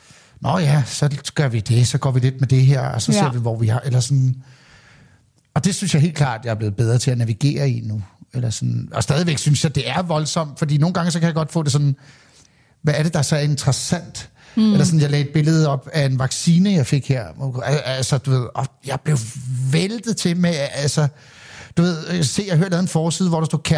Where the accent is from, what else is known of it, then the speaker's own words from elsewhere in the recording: Hvidovre, Capital Region of Denmark, Denmark; jeg har en ven helt tilbage, fra jeg voksede op i Hvidovre